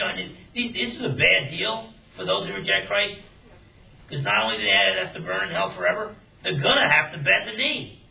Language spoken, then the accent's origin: English; New Jersey, United States; I remember I used to get in fist fights growing up in New Jersey when I was 4 or 5 years old